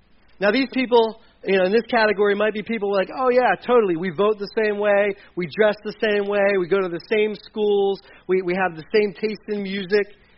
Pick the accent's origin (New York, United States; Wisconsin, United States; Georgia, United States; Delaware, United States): Delaware, United States; Hi, I'm from Delaware.